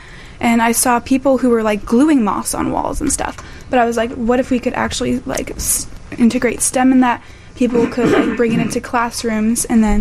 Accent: Evanston, Illinois, United States; But I'm from Evanston, so didn't really know a lot of people.

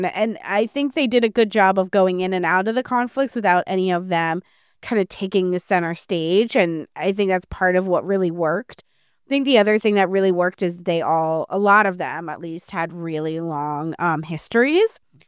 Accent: Rhode Island, United States; accent: Rhode Island; now in Florida, United States; when I was a kid, I used to have a very thick Rhode Island accent until I moved to Florid

